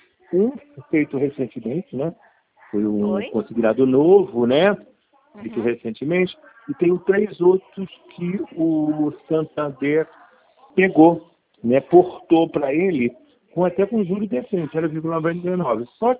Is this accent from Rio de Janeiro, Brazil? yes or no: yes; Nova Friburgo, Rio de Janeiro, Brazil; Eu sou da cidade aqui, de Nova Friburgo, Rio de Janeiro.